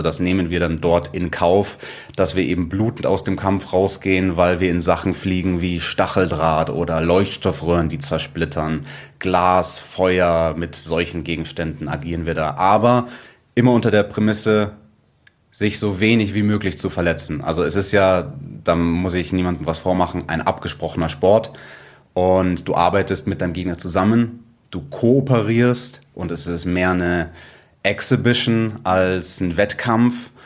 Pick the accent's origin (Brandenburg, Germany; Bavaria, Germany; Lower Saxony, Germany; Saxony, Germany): Bavaria, Germany; Munich; born there; Ja, ich bin in München geboren